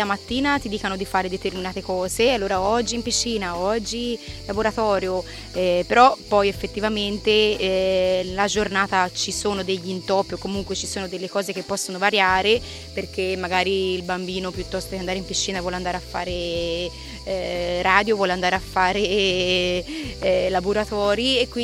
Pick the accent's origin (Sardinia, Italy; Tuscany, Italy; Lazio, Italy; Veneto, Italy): Tuscany, Italy; Prato; nonostante vengo da Prato e le 5 ore di macchina